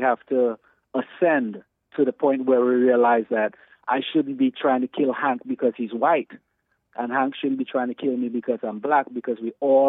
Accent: St. Lucia; That's where I'm from. I'm from St. Lucia

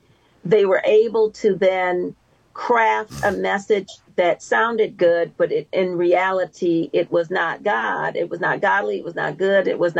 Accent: Michigan, United States; I was in Michigan. I grew up in Michigan.

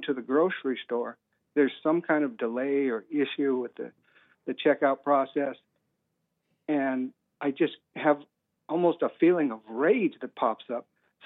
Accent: California, United States; now in Mexico; I'm an American. I'm from California, but I travel now. I'm retired and I travel the world. That's why I'm in Mexico.

